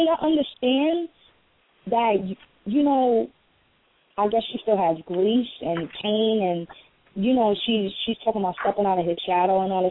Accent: Philippines; And also the Philippines, you know, because that's my country. I'm Filipino, Dominican, and West Indian, so I know what's going on in my country.

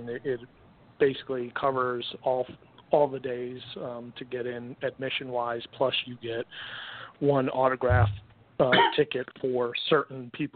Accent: Connecticut, United States; But so as a kid growing up, I grew up in Connecticut, grew up a huge Mets fan

